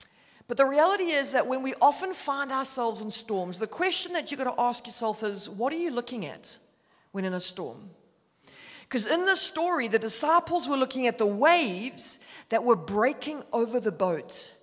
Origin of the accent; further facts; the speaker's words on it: Durban, KwaZulu-Natal, South Africa; now in Johannesburg, South Africa; But I'm originally from Durban, and about 4 years ago, we moved to Johannesburg